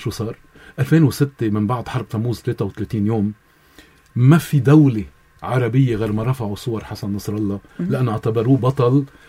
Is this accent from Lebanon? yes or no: yes; Lebanon; عندنا بلبنان